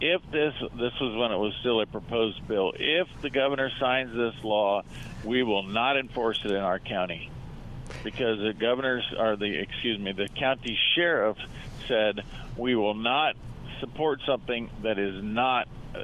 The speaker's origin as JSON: {"language": "English", "region": "Illinois", "country": "United States", "tie": "born or raised there", "said": "I tell people that I grew up in Illinois, and the first question, oh, Chicago? No, not even close to Chicago. 350 miles from Chicago."}